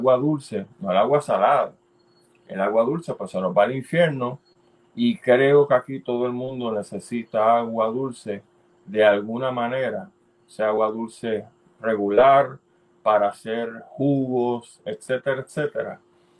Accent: Mayagüez, Puerto Rico; porque yo soy de allá de verdad, me crié en Mayagüez.

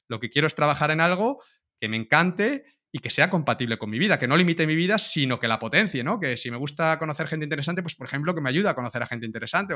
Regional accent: Cáceres, Extremadura, Spain; soy natural de Cáceres, Cáceres capital

